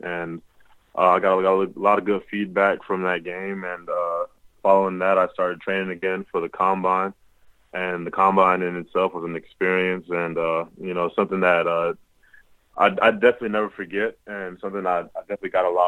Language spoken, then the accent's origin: English; Charlotte, North Carolina, United States; a local pro day, since I'm from Charlotte, North Carolina.